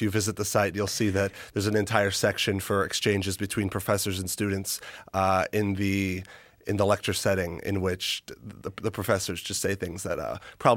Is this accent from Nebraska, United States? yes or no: no; New York, United States; Essentially, I'm from New York, and I was a big fan of Overheard in New York.